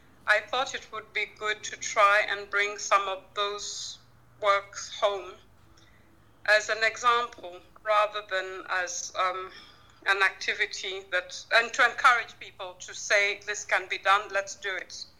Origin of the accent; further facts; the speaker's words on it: Kenya; I'm from Kenya, and I grew up in a multicultural and multiracial, if we could call it that, society. And I was therefore immersed from birth in a multilingual environment.